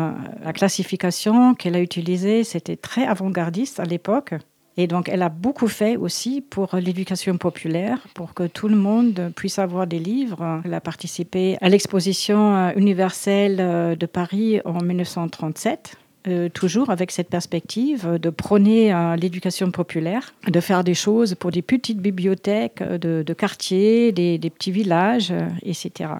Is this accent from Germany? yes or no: yes; Germany; now in France; J'habite au Galant. Je suis d'origine allemande. Ça veut dire donc je suis née et j'ai grandi en Allemagne. Mais je suis en France depuis très longtemps. Et donc, j'ai aussi la nationalité française.